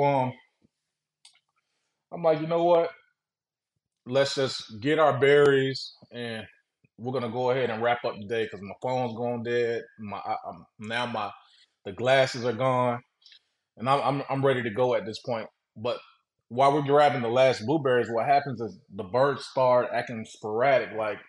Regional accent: Orlando, Florida, United States; from Orlando, Florida. Just old regular guy, married, kids.

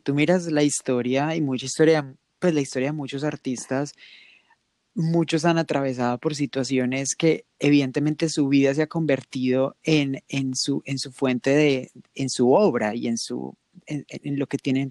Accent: Manizales, Caldas, Colombia; Estudiamos en el mismo colegio, somos los dos de Manizales.

